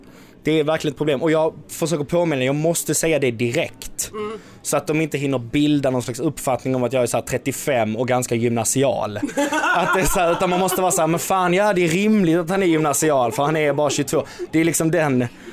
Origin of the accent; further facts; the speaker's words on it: Helsingborg, Skåne, Sweden; Jag hatar det, men det är för att jag är från Helsingborg.